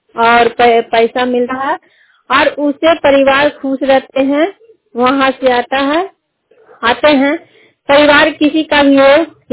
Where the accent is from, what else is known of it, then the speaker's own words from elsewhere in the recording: Harnaut, Bihar, India; थाना हरनौत जिला लंदा के रहने वाली हूँ।